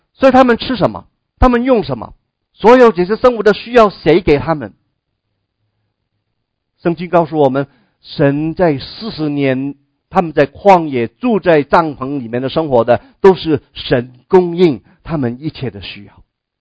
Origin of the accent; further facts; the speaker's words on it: China; 我们中国人也常常有这样一个的说法哈，富不过三代